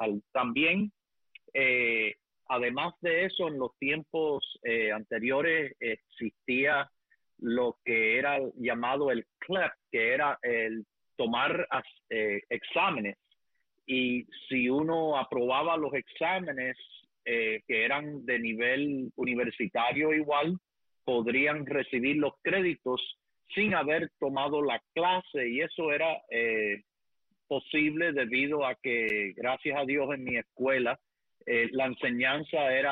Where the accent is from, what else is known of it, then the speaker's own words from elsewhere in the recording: Miami, Florida, United States; born there; nací aquí en Miami, Florida, en el Hospital Mercy, todavía existente, allí al lado de la bahía, y que viví aquí mis primeros 5 años.